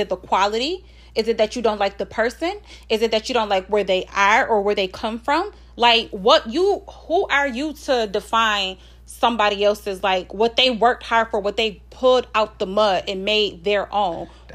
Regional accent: Buffalo, New York, United States; I don't even say I'm from Buffalo.

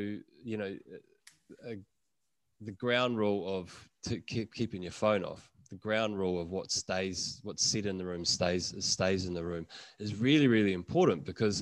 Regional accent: New Zealand; you know, one of the classic things in English language, and I'm a New Zealander, and I find that New Zealanders are, you know, superstars at this particular form of speaking.

